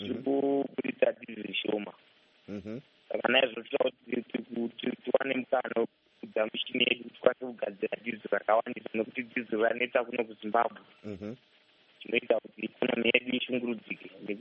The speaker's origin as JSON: {"language": "English", "country": "Zimbabwe", "said": "Yeah. I'm from Zimbabwe."}